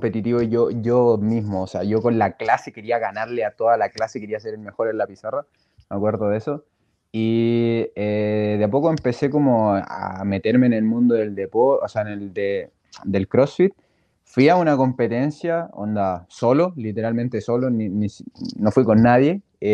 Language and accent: Spanish; Chile; tengo 22 años, soy de Chile